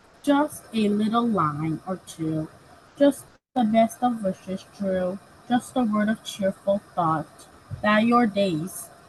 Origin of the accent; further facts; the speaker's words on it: Hudson, New York, United States; I'm 10 years old, and I'm also from Hudson.